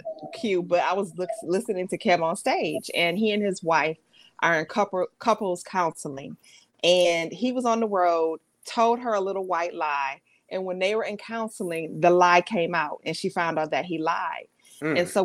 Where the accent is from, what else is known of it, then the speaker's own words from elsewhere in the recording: Detroit, Michigan, United States; I'm like her. I'm from Detroit.